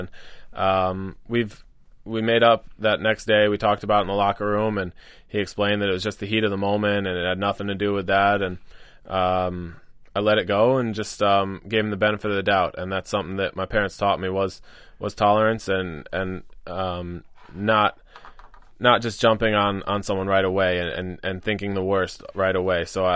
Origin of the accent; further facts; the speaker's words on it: Fairfield, Connecticut, United States; also born or lived in Yonkers, New York; I grew up in Fairfield, Connecticut. I was born in Yonkers, but I moved to Connecticut when I was about 6 years old.